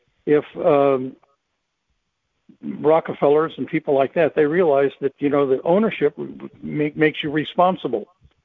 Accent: California, United States; now in Florida, United States; I'm currently living in Florida. I moved from California, spent virtually my whole life in California, and was a school teacher most of that time.

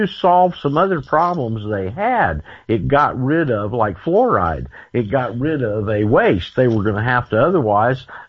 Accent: Florida, United States; I'm from Florida, you know. Both sides of my family were from Florida, and our family house is on the water down there.

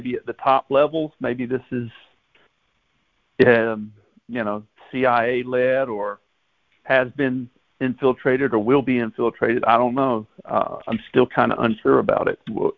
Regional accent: Georgia, United States; from Georgia.

